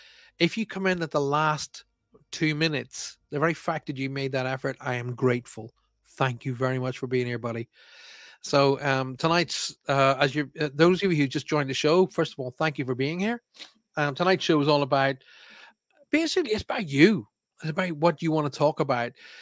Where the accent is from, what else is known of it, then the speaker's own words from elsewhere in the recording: Armagh, Northern Ireland, United Kingdom; I can take the mickey because so am I. I'm from Armagh.